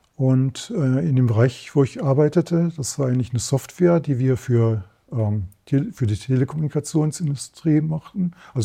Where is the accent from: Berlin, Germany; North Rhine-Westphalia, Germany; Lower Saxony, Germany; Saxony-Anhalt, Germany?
North Rhine-Westphalia, Germany; Spork; born there; Ich bin geboren auf dem Land in der Nähe von Bocholt, in Spork. Direkt an der holländischen Grenze lag das.